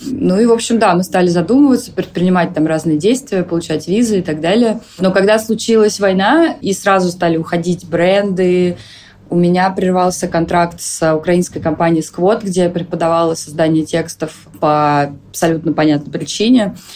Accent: Khabarovsk, Khabarovsk Krai, Russia; born there; also born or lived in Moscow; я родилась в Хабаровске, большую часть жизни жила в Москве. Мне 35

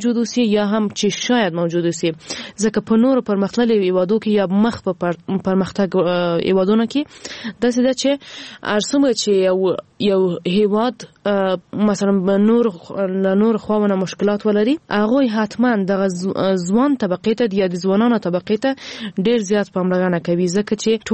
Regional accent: Ghazni, Afghanistan; ما په خپل ولایت کې چې زه هم د غزنی یم،

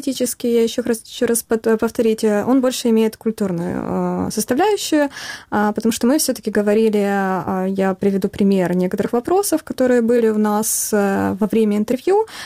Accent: Donetsk Oblast, Ukraine; я сама из Донецкой области родом и также из шахтерской семьи.

